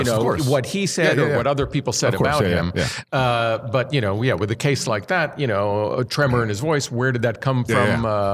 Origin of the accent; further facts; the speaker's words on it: Johnstown, Pennsylvania, United States; My next book is about my grandfather and his world in my hometown in Johnstown, Pennsylvania, in mostly kind of in the 50s.